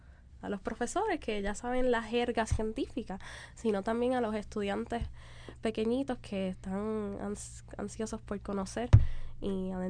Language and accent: Spanish; Puerto Rico; variantes que nos hacían únicos como puertorriqueños y hacernos como superhéroes puertorriqueños